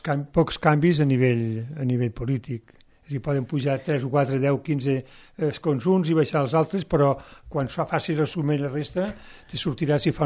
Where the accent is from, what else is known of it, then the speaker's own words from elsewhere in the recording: Catalonia, Spain; soc català però tonto no